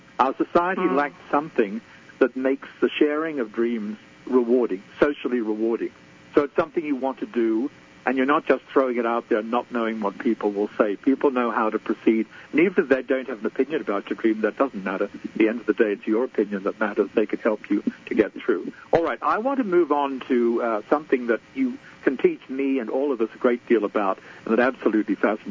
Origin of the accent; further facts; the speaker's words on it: Australia; moved away; So in North America, where I live, though of course I'm originally Australian and very European in some ways too